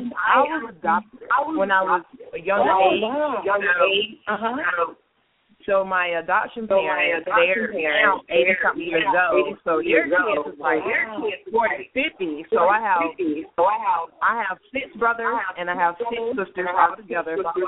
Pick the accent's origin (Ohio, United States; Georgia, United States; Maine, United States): Georgia, United States; Roscoe; now in Atlanta, United States; I'm originally from Roscoe, Georgia.